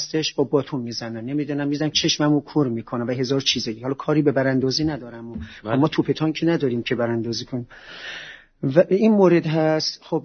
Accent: Iran; منم یک ایرانی هم تو این سرزمین، درس خوندم، بزرگ شدم،

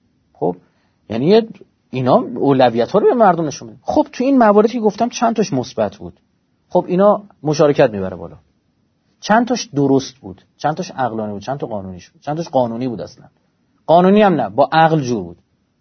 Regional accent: Iran; به عنوان یه ایرانی دلم میسوزه برای مملکتم

